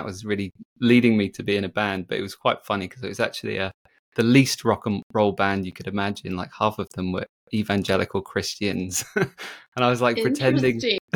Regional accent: Bristol, South West England, United Kingdom; So I grew up in Bristol, which is in the southwest. Okay. And in the 90s, yeah.

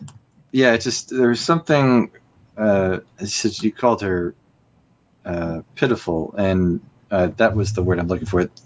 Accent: United States; well, as an American, is, you know

